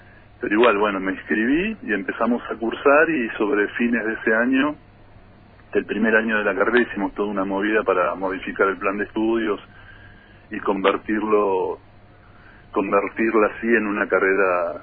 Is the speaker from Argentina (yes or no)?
yes; Comodoro Rivadavia, Chubut, Argentina; terminé el colegio, yo estaba decidido a estudiar comunicación social y me fui desde Comodoro a Roca, a General Roca Avedo, a inscribirme en la universidad